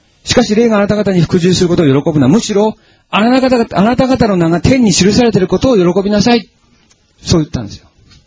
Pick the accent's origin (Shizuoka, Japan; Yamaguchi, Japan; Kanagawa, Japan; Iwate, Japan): Shizuoka, Japan; Ito; 私の出身は静岡県の伊東なんですけども、